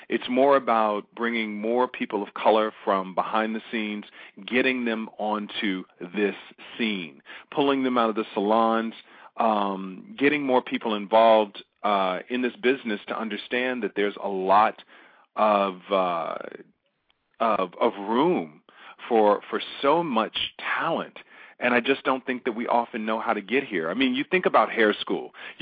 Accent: Chicago, Illinois, United States; moved away as an adult; when I was 17 years old. I fell on my tail within the 3 months that I moved here. I moved back to Chicago. I'm from Chicago.

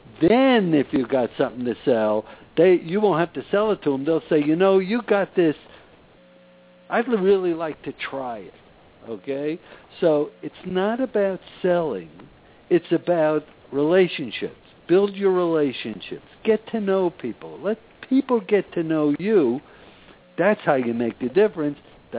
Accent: Brooklyn, New York, United States; I'm from Brooklyn. She's from Brooklyn also, okay?

